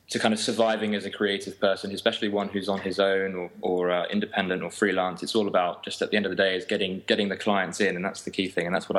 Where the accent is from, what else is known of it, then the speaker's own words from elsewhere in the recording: London, United Kingdom; I always tell people that I'm from London. But I'm basically from the UK. I've got an Austrian mother and an English father, so if that might clarify things. But I'm basically English.